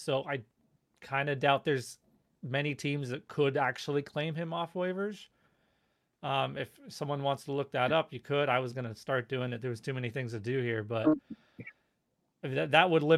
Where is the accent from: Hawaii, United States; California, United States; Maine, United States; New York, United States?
Maine, United States; I grew up in Maine